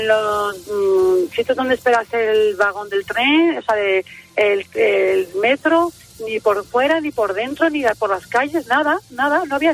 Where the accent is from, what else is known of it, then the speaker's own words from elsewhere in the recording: France; como yo soy francés, yo le oí decir en francés, entra